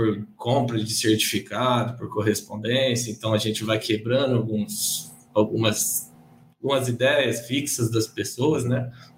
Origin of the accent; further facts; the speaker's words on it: Ribeirão Preto, São Paulo, Brazil; now in Resende, Brazil; Eu fiquei para Resende, ele em Volta Redonda, somos naturais de Ribeirão Preto, interior de São Paulo.